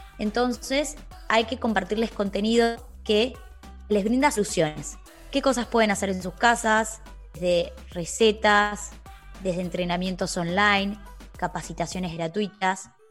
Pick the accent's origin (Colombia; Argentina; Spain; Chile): Argentina; en el interior de mi país, soy de Argentina.